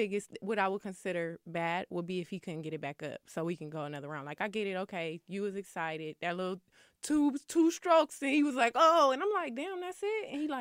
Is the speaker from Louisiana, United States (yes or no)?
no; Flint, Michigan, United States; I'm a hood bitch, but at the end of the day, I'm from Flint.